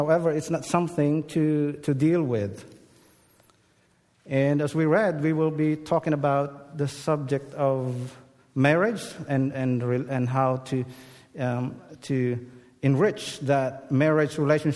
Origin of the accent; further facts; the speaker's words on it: Philippines; I'm Filipino, so I don't say it the American way.